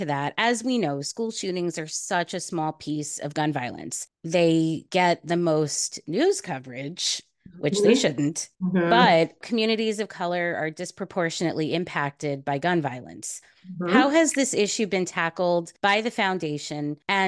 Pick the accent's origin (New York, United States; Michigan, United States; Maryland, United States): New York, United States; I am from New York, which anyone listening can hear it in my voice.